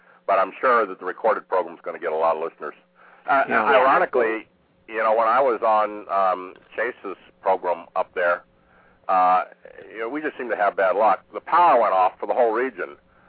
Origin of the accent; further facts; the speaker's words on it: Charlottesville, Virginia, United States; I'm from Charlottesville, Virginia.